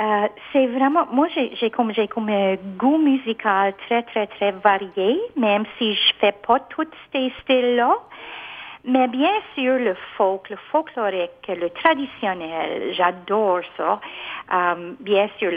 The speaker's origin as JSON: {"language": "French", "town": "Arichat", "region": "Nova Scotia", "country": "Canada", "said": "je suis originaire d'Arichat, sur l'île Madame, droit à côté du Petit Desgras, dans le côté de Richemont, pas trop loin de vous autres."}